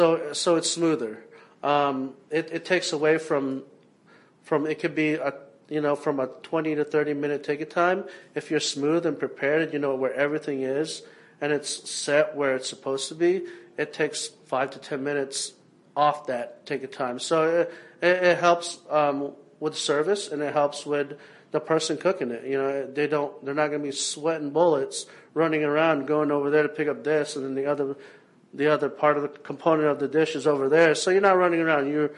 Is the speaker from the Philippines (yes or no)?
yes; Philippines; We're not. I am Filipino, and I want to keep that with what I'm doing, but it's never going to be just a Filipino restaurant.